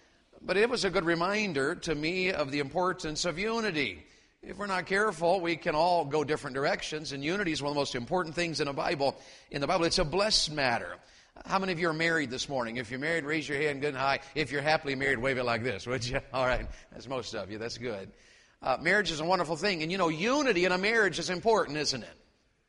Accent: Wartburg, Tennessee, United States; I grew up here in Tennessee between Oak Ridge and Oneida, a little town called Wartburg. Wartburg, Tennessee. And that was my hometown.

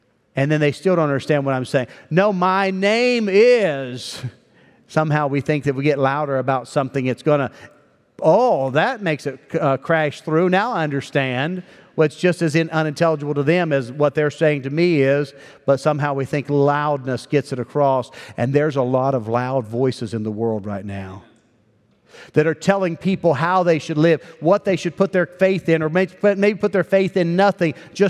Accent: Wellsburg, West Virginia, United States; also born or lived in Wheeling; I was born in Wheeling, West Virginia. We lived in Wellsburg, West Virginia, which is in the northern panhandle of the state.

